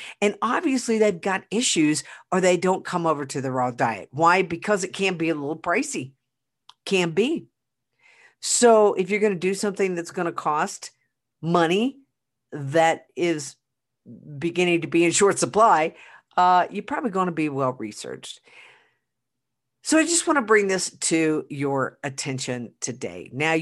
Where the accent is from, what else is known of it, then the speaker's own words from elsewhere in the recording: Oklahoma, United States; I've been gone back to Oklahoma, my hometown, for a funeral